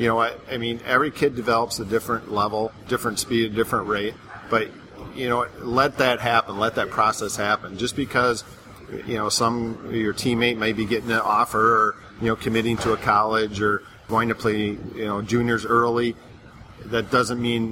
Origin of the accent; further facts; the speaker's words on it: Wisconsin, United States; I'm fortunate enough to come full circle from growing up in Wisconsin, being fortunate enough to play there, now coming back to coach there.